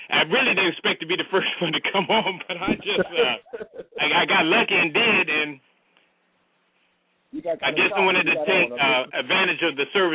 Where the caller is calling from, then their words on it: Toledo, Ohio, United States; I'm calling from Toledo.